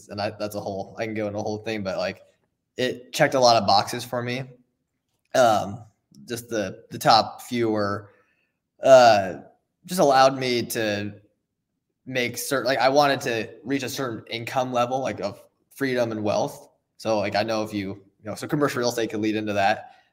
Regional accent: Overland Park, Kansas, United States; I'm from Overland Park, Kansas City originally, so I went to KU.

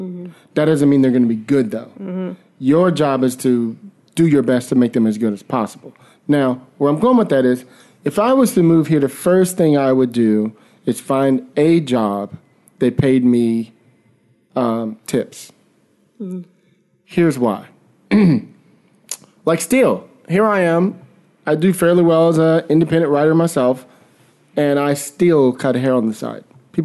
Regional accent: San Francisco, California, United States; because I came from San Francisco, I used to always sit at coffee shops.

